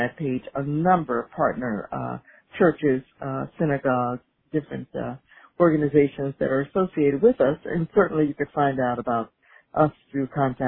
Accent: Baltimore, Maryland, United States; Yes, I'm from Baltimore as well.

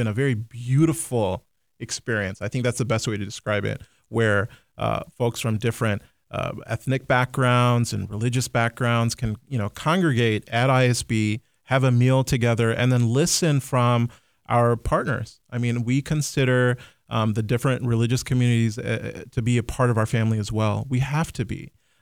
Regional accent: Iowa, United States; I got to make sure I have a shout out to my home state of Iowa.

